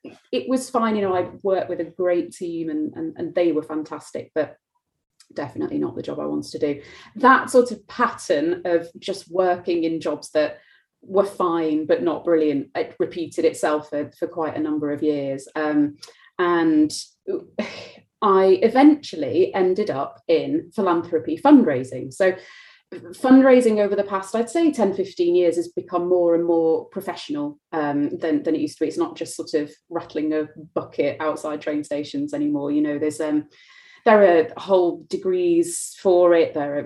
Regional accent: Manchester, North West England, United Kingdom; also born or lived in Paris; now in London, United Kingdom; So I moved to London, where I'm from Manchester originally.

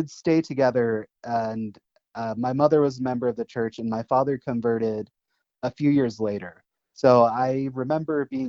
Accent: Olathe, Kansas, United States; I grew up in Olathe, Kansas. It's kind of a suburb of Kansas City.

